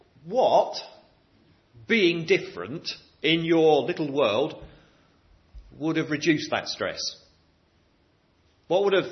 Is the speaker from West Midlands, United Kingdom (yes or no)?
no; London, United Kingdom; I'm from London. We're sort of more like that.